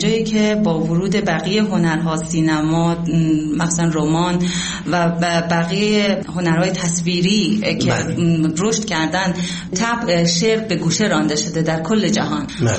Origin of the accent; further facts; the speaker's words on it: Daykundi, Afghanistan; born there; also born or lived in Iran; متولد شهرستان دایکندی هستم و فارغ تحصیل ادبیات. 30 سال در ایران زندگی کردم و الان 6 سال میشه که در افغانستان حضور دارم.